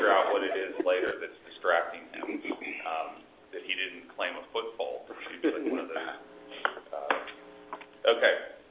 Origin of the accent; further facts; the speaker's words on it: Pittsburgh, Pennsylvania, United States; Now, I'm from Pittsburgh, so I had Tagliandis and all sorts around.